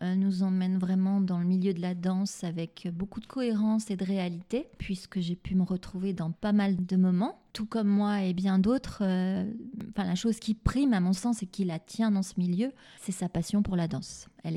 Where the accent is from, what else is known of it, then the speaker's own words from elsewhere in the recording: Lyon, Auvergne-Rhône-Alpes, France; now in Paris, France; quand on rêve et qu'on vient de Lyon, de la province, qu'on arrive à Paris, c'est un rêve.